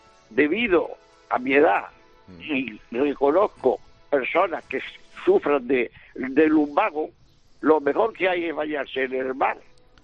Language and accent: Spanish; Córdoba, Andalusia, Spain; moved away as an adult; now in Catalonia, Spain; Yo, hasta que tuve 21 años, nací en Córdoba, bautizado en la mezquita de Córdoba.